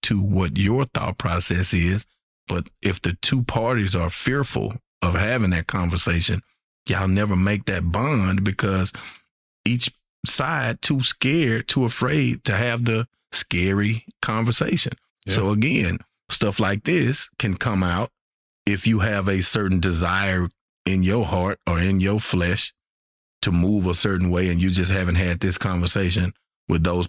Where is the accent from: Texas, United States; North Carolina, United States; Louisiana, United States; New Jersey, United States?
Louisiana, United States; Shreveport; No, Louisiana, perhaps. I'm from Shreveport, Louisiana.